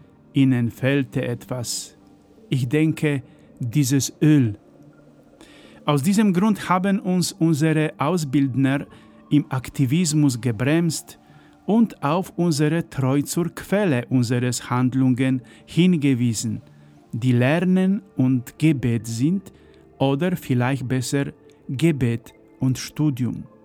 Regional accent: Poland; Das waren die Zeiten des echten Sozialismus in Polen, die Zeiten der Polizeikontrollen in meiner Heimat.

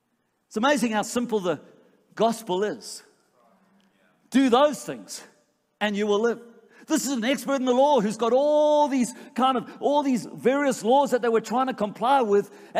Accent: Australia; I'm Australian.

